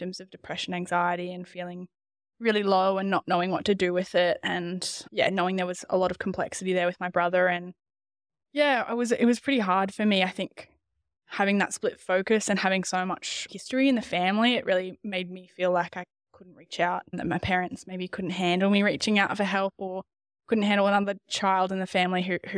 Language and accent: English; Yeppoon, Queensland, Australia; also born or lived in Rockhampton; It's called Yeppoon. It's a small town I was raised in central Queensland, land of Drumble country up there. So I was born in Rockhampton, raised in Yeppoon my whole life.